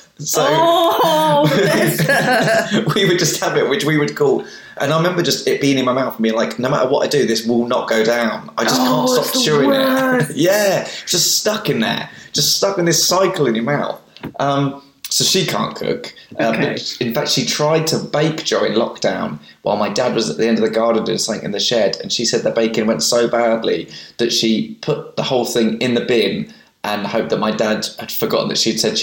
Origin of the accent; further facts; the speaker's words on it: Slough, South East England, United Kingdom; So I was in Slough.